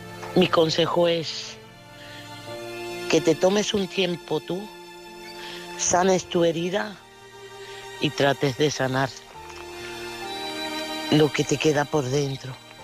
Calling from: Castellón de la Plana, Valencian Community, Spain; corresponsal de Castellón de la Plana

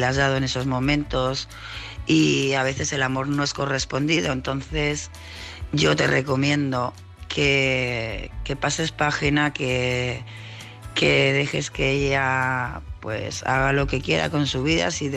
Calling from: Tarragona, Catalonia, Spain; de Tarragona

